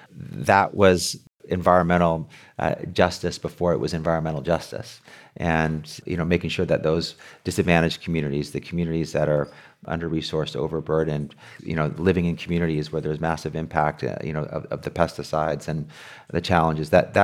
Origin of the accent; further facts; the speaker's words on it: La Paz, California, United States; I grew up in La Paz in the headquarters of United Farm Workers of America. My dad worked in the front office with Cesar Chavez, my mom in the preschool with Dolores Huerta.